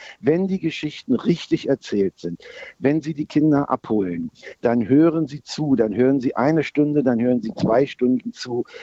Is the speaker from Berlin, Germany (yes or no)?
yes; Berlin, Germany; Ich bin da am Schlesischen Tor groß geworden und das prägt einen für sein Leben.